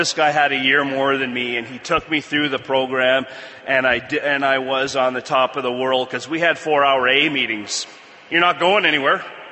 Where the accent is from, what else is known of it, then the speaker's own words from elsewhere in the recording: Canada; Because they selected me to work in Hawaii as a Canadian military working with the U.S. Navy.